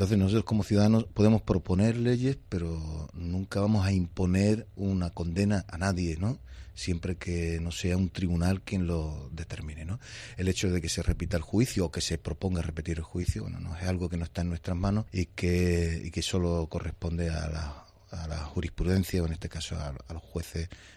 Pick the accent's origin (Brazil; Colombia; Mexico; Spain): Spain; en el Estado, que somos todos los españoles